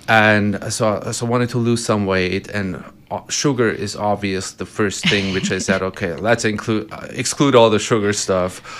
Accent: Germany; English is a second language; now in Sarasota, United States; I'm from Germany originally.

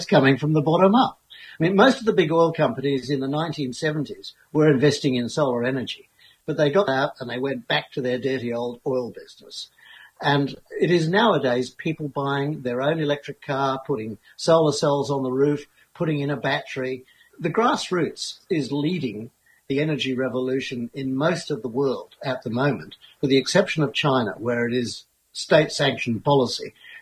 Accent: England, United Kingdom; I'm an Englishman originally

